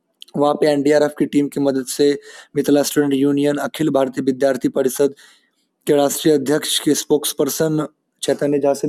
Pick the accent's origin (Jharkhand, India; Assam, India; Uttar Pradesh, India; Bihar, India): Bihar, India; Darbhanga; जो ये जिला में बहुत ज़्यादा तबाही है, उनके नाम है दरभंगा, जो कि मेरा अपना घर है